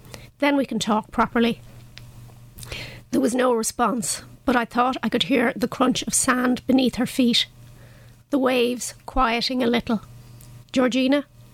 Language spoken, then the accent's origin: English; Dublin, Leinster, Ireland; I was born in Stonybatter was our first home when I was a small child. So I know the area very well. I know Phoenix Park very well.